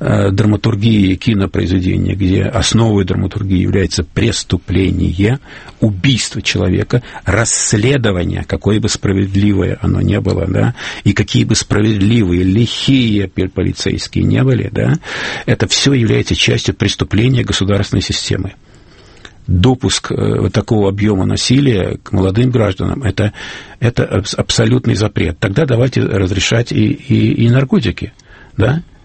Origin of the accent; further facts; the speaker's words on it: Russia; установка у меня, как у гражданина России